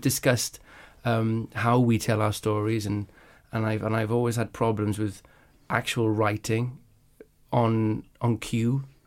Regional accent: Wales, United Kingdom; I grew up in Wales, if you put your hand up and had the right answer

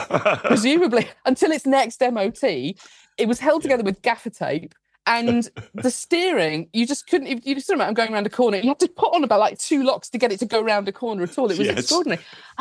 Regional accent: Blackburn, North West England, United Kingdom; I'm from Blackburn, just as well, right, yeah. 16 miles away from Blackpool. Yeah. And my parents are from the south, and we moved up to, this shows my age, we moved up to the north

